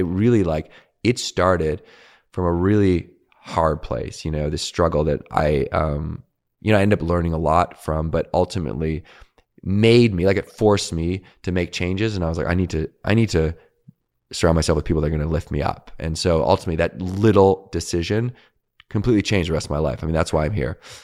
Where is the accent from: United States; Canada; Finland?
Canada; Victoria, British Columbia; growing up in Victoria, rugby was a huge thing.